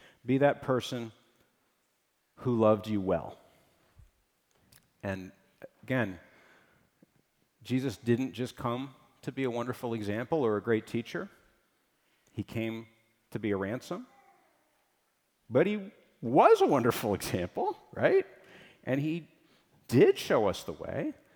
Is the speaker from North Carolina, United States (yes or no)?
no; Philadelphia, Pennsylvania, United States; I'm from Philadelphia, where if someone's looking at you, it probably means they want to punch you because you don't like the right sports team or something.